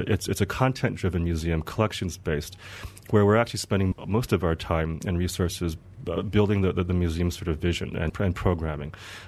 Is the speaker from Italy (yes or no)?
no; United States; Yeah, I was born and raised in the U.S.